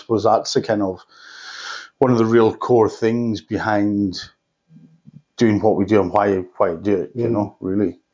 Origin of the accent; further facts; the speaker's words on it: Isle of Lewis, Scotland, United Kingdom; So I was born and brought up in the Isle of Lewis